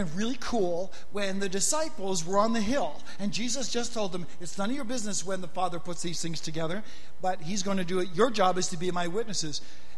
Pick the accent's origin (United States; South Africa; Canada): Canada; born there; I was born in March because it was, I guess it was too cold in February. I'm not sure. March was probably no picnic either in Canada at the time